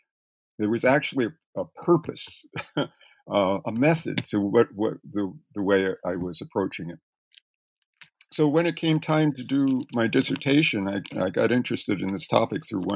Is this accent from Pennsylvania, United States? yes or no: yes; Reading, Pennsylvania, United States; I grew up in Reading, Pennsylvania, and wound up my freshman year at college.